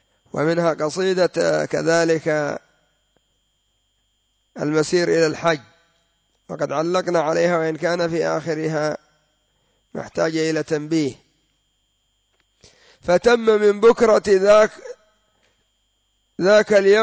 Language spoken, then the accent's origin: Arabic; Yemen; عندنا في اليمن يسمون محمد بالعزي ويسمون علي بالجمالي ويسمون أحمد بالشهاب